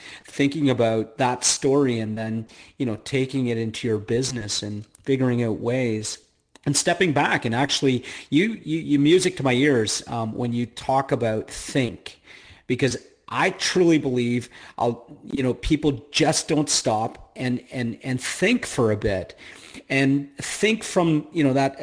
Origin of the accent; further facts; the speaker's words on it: Canada; You know, I'm Canadian, so I say process.